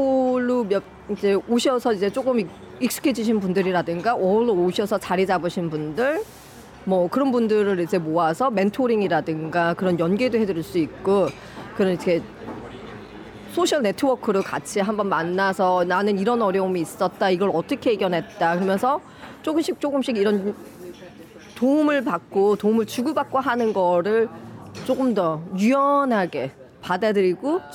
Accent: South Korea; now in Australia; 한국인 저희도 이민자로 오고 워킹으로 와서 살다 보고 하니까

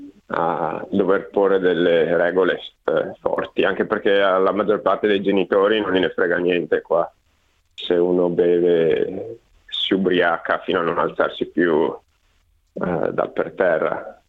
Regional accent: Veneto, Italy; now in Australia; Beh, una bella accoppiata inglesi e veneti

